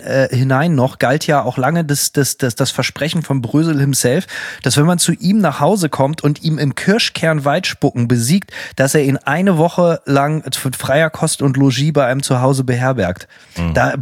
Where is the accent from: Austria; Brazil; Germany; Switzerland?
Germany; Northern Germany; Ich weiß nicht, wie das in Berlin war, aber bei uns in Norddeutschland